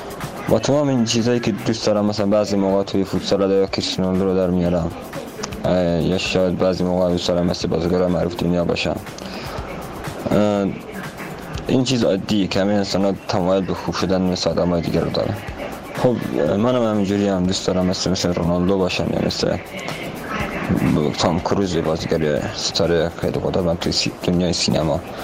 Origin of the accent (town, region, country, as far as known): Iran; born there